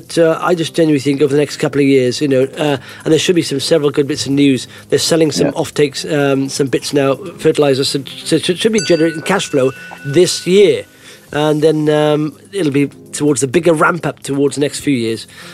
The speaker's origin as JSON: {"language": "English", "town": "Blackwood", "region": "Wales", "country": "United Kingdom", "tie": "born or raised there", "said": "I'm looking at how far the Sarawi is a little river near Blackwood, my hometown in South Wales."}